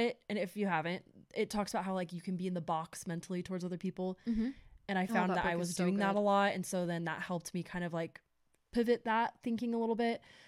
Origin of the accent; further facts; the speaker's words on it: Morgan, Utah, United States; So I was raised in Morgan, Utah. Shout out to Motown. It's a very small town, northern Utah.